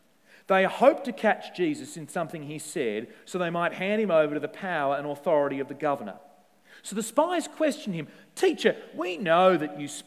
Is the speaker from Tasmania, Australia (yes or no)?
yes; Tasmania, Australia; recently in Tasmania, my home state, in a town not actually very far from where I grew up